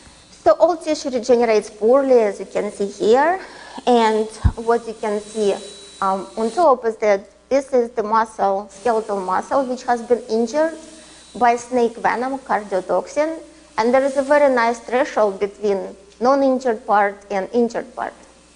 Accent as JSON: {"language": "English", "country": "Russia", "said": "as you probably have guessed, I come from Russia"}